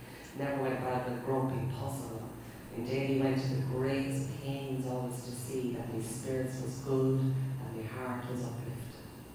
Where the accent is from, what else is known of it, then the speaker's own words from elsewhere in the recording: Ireland; So I mean I'm an Irish writer, and even if you're writing something that's based on a Greek myth